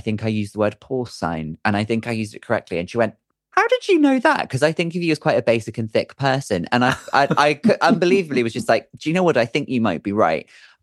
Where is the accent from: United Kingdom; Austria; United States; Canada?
United Kingdom; Redruth, South West England; So I grew up, so my hometown is Redruth. Right. It's not like a huge place. You can pretty much walk everywhere.